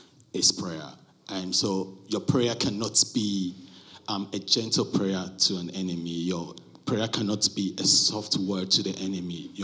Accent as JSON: {"language": "English", "country": "Ghana", "tie": "born or raised there", "said": "That was the sense that I grew up in."}